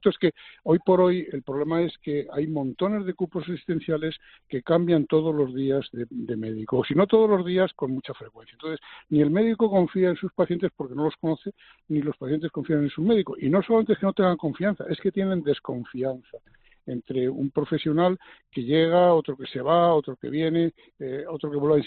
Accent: Aranjuez, Community of Madrid, Spain; ya estoy en mi tierra, yo vivo en Aranjuez

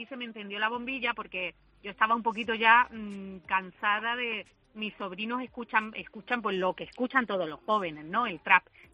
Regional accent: Málaga, Andalusia, Spain; Bueno, ya sabéis, mi Málaga de mi alma, que es que yo sí me siento profeta en mi tierra, siempre me he sentido muy querida

